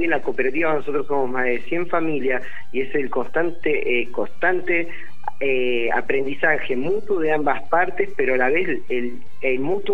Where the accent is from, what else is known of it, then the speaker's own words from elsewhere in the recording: Argentina; Pero todos como argentinos debemos hoy más que nunca comprometernos